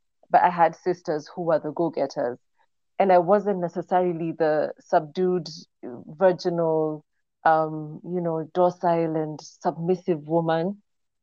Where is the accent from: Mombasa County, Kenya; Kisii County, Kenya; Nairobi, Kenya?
Nairobi, Kenya; Anyway, so I'm from Nairobi, Kenya.